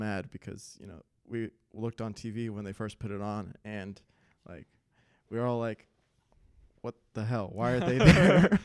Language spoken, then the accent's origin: English; Vienna, Virginia, United States; I'm from Vienna, Virginia, about 20 miles down the street. Let's see. I went to school in Arlington, Catholic schoolboy.